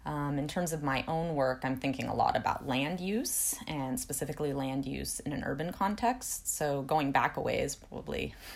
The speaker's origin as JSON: {"language": "English", "region": "California", "country": "United States", "tie": "born or raised there", "said": "I grew up in the Sierra Nevada with snowmelt streams."}